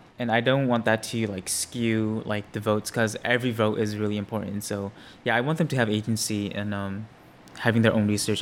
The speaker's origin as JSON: {"language": "English", "town": "Fresno", "region": "California", "country": "United States", "tie": "born or raised there", "said": "I never really wanted to be involved with the Hmong community."}